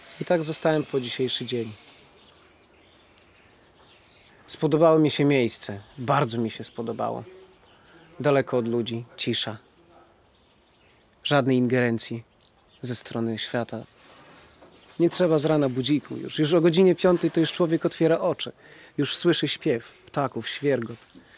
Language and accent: Polish; Podlaskie Voivodeship, Poland; Młodo. 22 lata. Sam pochodzę z Białostoczyzny.